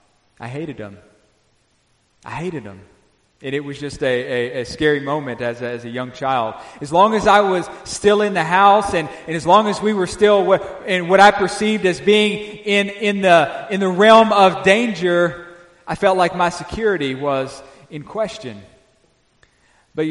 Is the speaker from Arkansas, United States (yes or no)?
yes; Arkansas, United States; And I grew up in Northwest Arkansas, which is, you know, maybe an hour and a half from the Oklahoma state line.